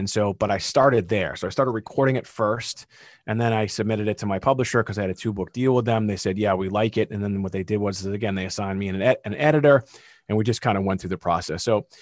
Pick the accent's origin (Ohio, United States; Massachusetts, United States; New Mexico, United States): Massachusetts, United States; accent: Massachusetts; There's my Massachusetts accent.